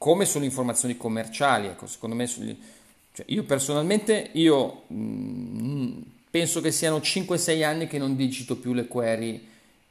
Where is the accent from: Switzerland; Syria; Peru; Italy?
Switzerland; io sai che sono svizzero